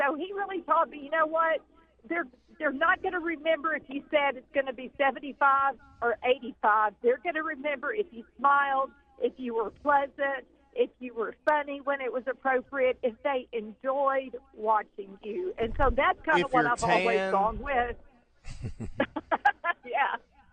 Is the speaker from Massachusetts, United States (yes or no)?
no; Pine Bluff, Arkansas, United States; it was Pine Bluff Mayor Vivian Flowers, my hometown mayor, who proclaimed tomorrow … Day in Pine Bluff.